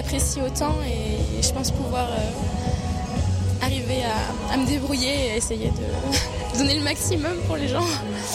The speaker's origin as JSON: {"language": "French", "town": "Manosque", "region": "Provence-Alpes-Côte d'Azur", "country": "France", "said": "J'ai 19 ans et je viens de Manosque. C'est pas loin, à une heure de Digne à peu près. Voilà, donc du 04."}